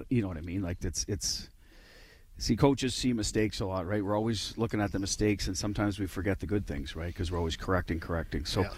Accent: Canada; And being a Canadian, I didn't learn much about that in school in Canada.

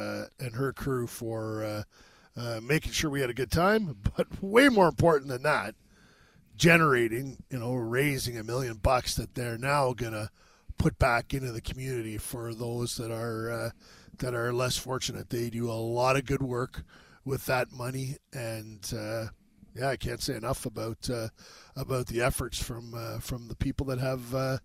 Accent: Canada; I said, well, I'm Canadian.

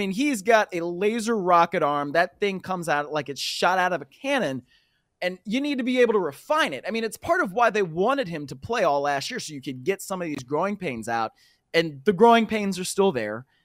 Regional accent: Cleveland, Ohio, United States; I guess my bias is like I'm from Cleveland and I'm watching this.

